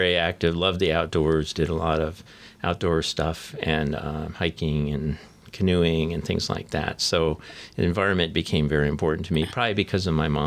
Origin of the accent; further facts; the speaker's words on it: Huntington, New York, United States; I was born in Huntington, New York, which is near New York City.